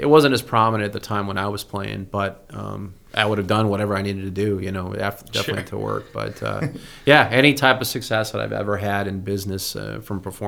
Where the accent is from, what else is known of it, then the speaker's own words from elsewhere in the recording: Massachusetts, United States; So growing up in Massachusetts.